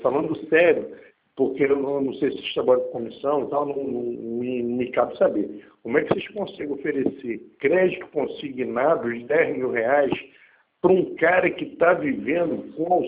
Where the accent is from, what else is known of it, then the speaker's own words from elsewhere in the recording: Rio de Janeiro, Brazil; Não, eu sou do Rio.